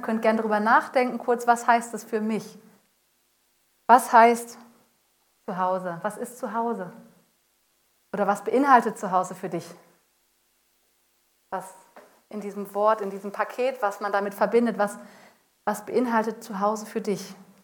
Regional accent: Hanover, Lower Saxony, Germany; now in Darmstadt, Germany; Ich komme eigentlich aus Hannover, bin aber mittlerweile schon seit vielleicht so 10 Jahren in Darmstadt. Ich sage mal, ich bin ein bisschen eingehässt. Ich spreche schon ein bisschen, nein, nicht hessisch, aber auch nicht darmstädterisch und nicht schwäbisch, irgendwie alles zusammen.

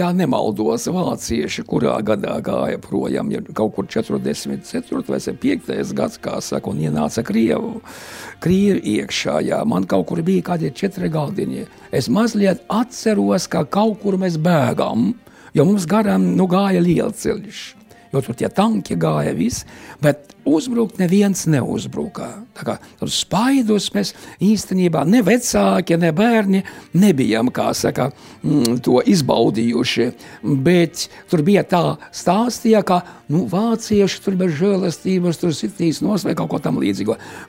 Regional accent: Selonia, Latvia; Es no Sēlijas, principā tā vieta skatās, kā Sēlija. Es bieži smējos, ka es tāds jauktenis esmu, jā? Jo principā mūsu pusē rudēja latgaliski.

